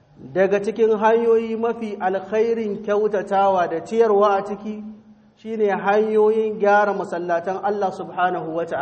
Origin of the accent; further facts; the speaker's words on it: Niger; اللهم احفظ بلادنا النيجر وسائر بلاد المسلمين من الفتن والمحن